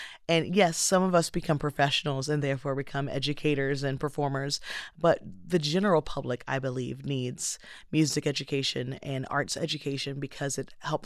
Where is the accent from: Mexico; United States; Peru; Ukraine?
United States; Jacksonville, Florida; also born or lived in Lake City; I grew up in Jacksonville, Florida, Lake City, Florida, went to college in Pensacola, Florida, and Tallahassee, Florida